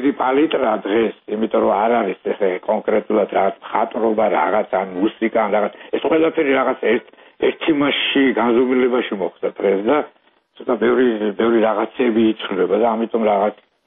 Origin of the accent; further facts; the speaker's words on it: Tsinandali, Kakheti, Georgia; მე ბავშვობა წელი კახეთში მაგ გატარებული, სადაც ჩემი იყო წინანდლი, სადაც ჩემი ბავშვობა წინანდალში მაგ გატარებული